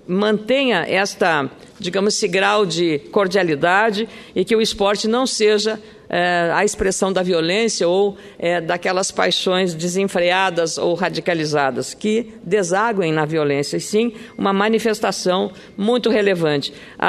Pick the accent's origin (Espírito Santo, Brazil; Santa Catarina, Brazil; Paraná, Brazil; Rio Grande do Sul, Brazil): Rio Grande do Sul, Brazil; como gaúcha que sou